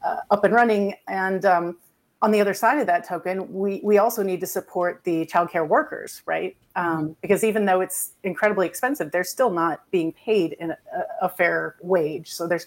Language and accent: English; Iowa, United States; moved away as an adult; I was actually born in Iowa. I was raised in Iowa. And it makes me so sad to see that in my former home state.